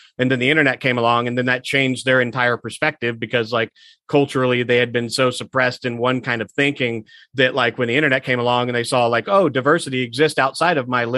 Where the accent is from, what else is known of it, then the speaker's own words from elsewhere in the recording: Washington, District of Columbia, United States; I was raised in the Washington, D.C. area, but like my family came from like rural middle America where they were like farmers